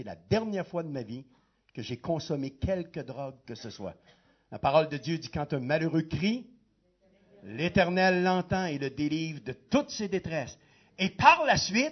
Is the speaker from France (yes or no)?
no; Quebec, Canada; mon épouse et moi, nous venons de la province de Québec, qui à elle seule, on m'a dit qu'elle était 50 fois plus grande que la Suisse. Juste la province de Québec. Et on n'est que 7 millions d'habitants dans cette grande province de Québec. Et nous, les Québécois